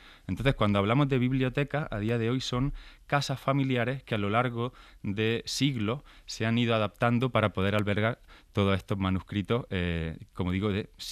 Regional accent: Vera, Andalusia, Spain; yo soy de Vera, de un pueblo de Almería

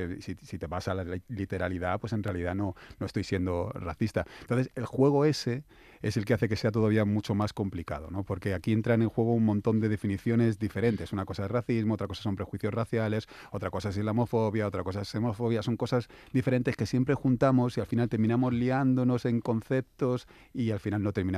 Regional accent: Torrejón de Ardoz, Community of Madrid, Spain; Yo soy de Torrejón y me había ido a Madrid

